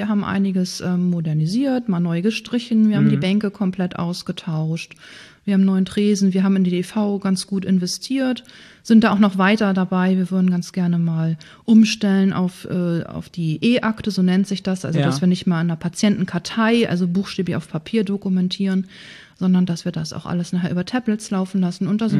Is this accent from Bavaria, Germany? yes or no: no; Breitenfelde, Schleswig-Holstein, Germany; also born or lived in Lower Saxony; Ja, gebürtig komme ich ganz aus der Nähe hier aus Breitenfelde. Da bin ich groß geworden, da bin ich in die Grundschule gegangen. Später habe ich dann geheiratet, war eine Weile mal, ich glaube es waren 11 Jahre, in Niedersachsen zu Hause und bin im Rahmen einer Scheidung dann wieder nach Hause, nach Breitenfelde.